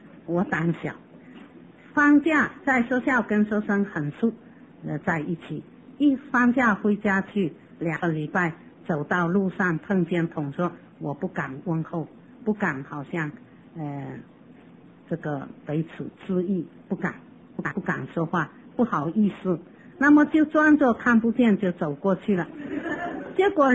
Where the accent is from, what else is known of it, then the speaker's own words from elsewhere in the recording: China; 那么我就记得我是中国人，我要好好的荣耀我的国家，不要丢脸